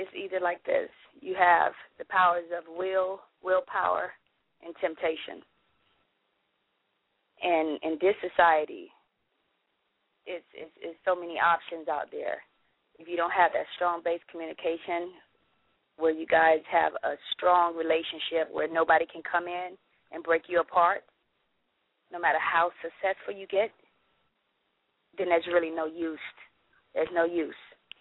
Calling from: Pompano Beach, Florida, United States; I am calling in from Pompano Beach, Florida.

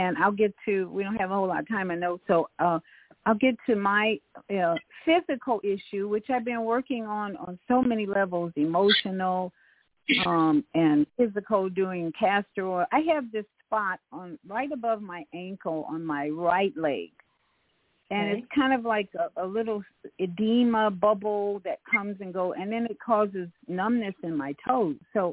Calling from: Florida, United States; Grand Rising, Jody. … in Florida.

